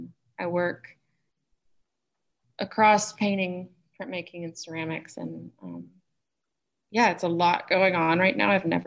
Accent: Jackson, Mississippi, United States; also born or lived in Baton Rouge; And I was born in Baton Rouge, and then we moved to Jackson around the year 2000. So yeah, I grew up kind of between two places.

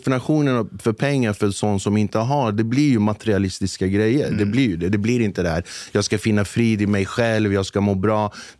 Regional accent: Sweden; Jag är kurd från Turkiet, född och uppvuxen här i Sverige.

